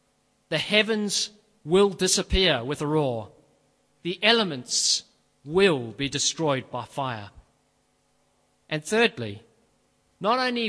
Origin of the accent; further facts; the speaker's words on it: South Africa; When I think of my teenage years growing up in South Africa, I remember many things.